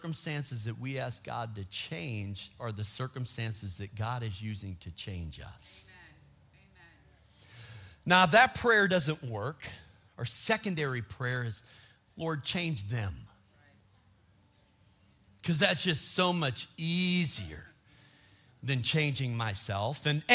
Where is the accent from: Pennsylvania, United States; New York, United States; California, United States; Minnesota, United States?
Minnesota, United States; Now, I grew up in Minnesota.